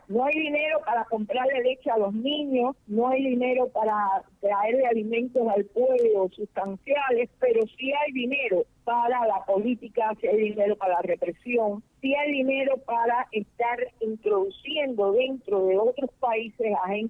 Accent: Cuba; yo tengo doble nacionalidad, yo soy española y soy cubana

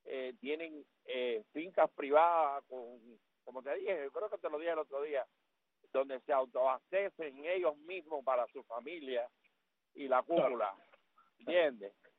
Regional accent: Cuba; now in Indiana, United States

